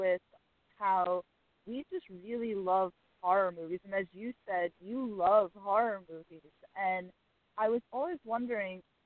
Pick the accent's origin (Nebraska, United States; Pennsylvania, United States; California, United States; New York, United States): New York, United States; Westchester, New York, kind